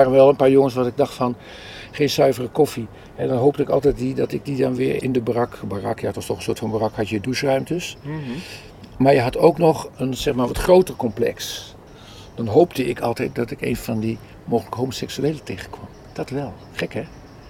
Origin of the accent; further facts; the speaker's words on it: Amsterdam, North Holland, Netherlands; Ik ben geboren in het Onze Lieve Vrouwengasthuis. Toen konden mijn ouders een huis krijgen in Slotermeer.